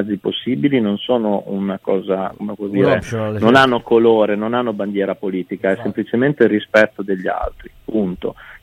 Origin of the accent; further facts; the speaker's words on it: Budrio, Emilia-Romagna, Italy; also born or lived in Molinella; sono nato a Molinella e metà della mia famiglia è ferrarese, quindi io sono mezzo bolognese e mezzo ferrarese, però sono cresciuto nella provincia, a Budrio.